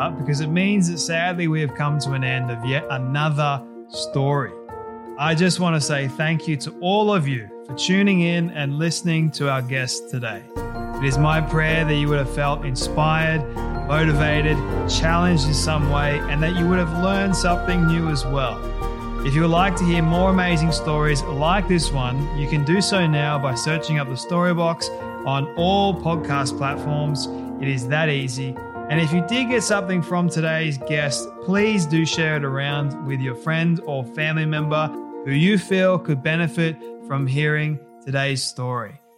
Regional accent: Australia; I'm like, well, I think I'm more Australian for not liking it. I am Australian for liking it.

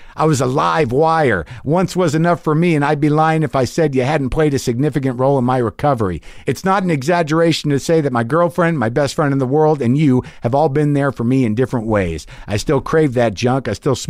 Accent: the South, United States; I'm a Southerner, and fuck, man, it isn't all picking crawdads out of the creek and barefoot playing.

